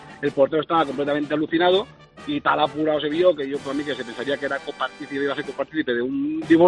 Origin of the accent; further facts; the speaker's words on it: Valencian Community, Spain; now in Jumilla, Spain; te llamo desde Jumilla, pero soy valenciano.